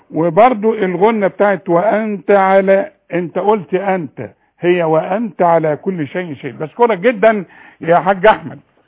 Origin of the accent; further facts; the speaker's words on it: Sharqia Governorate, Egypt; انا بحب الشرقية لان انا شرقاوي